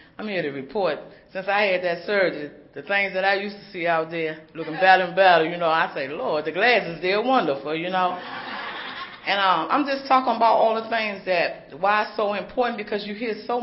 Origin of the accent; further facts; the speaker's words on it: Washington, District of Columbia, United States; And I come from Washington, D.C., and I grew up where they just go and hold grudges all the time, okay?